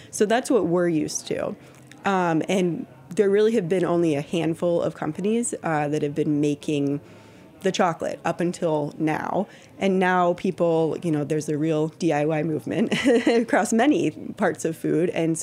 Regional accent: Texas, United States; I'm from Texas. I just moved here 2.5 years ago.

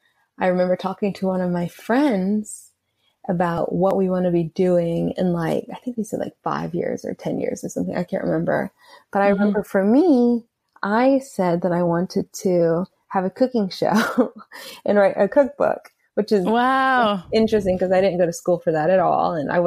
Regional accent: Atlanta, Georgia, United States; But I grew up cooking with my grandmother in the kitchen, loving her food. I grew up in Atlanta. We had a lot of, you know, soul food, but a lot of ethnic food.

